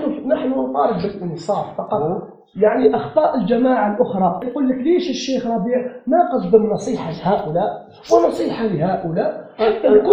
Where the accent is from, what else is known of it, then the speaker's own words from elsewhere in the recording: Algeria; هذه عندنا في الجزائر قضية أخرى.